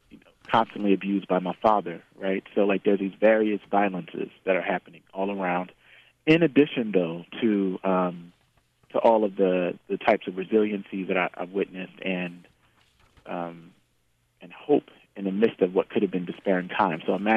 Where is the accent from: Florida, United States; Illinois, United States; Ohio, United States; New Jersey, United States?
New Jersey, United States; Camden; now in Brooklyn, United States; I am queer identified from the Northeast, Camden, New Jersey, to be specific, and I now live in Bed-Stuy, Brooklyn.